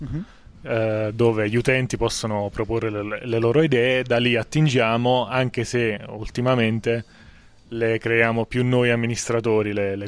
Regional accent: Naples, Campania, Italy; Io sono di Napoli.

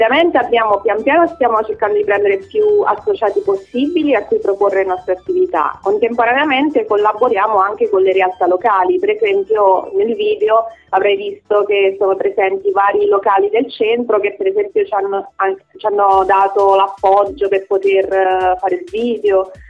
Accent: Ascoli Piceno, Marche, Italy; io e Pamela siamo di Ascoli Piceno.

